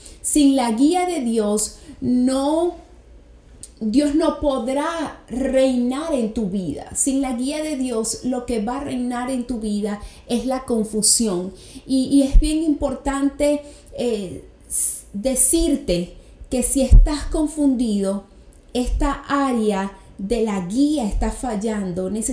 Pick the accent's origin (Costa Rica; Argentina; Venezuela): Venezuela; moved away as an adult; now in United States; Hace 5 años yo me vine a este hermoso país de los Estados Unidos y no puedo imaginarme estar en este país con las leyes en mi país, de mi país Venezuela.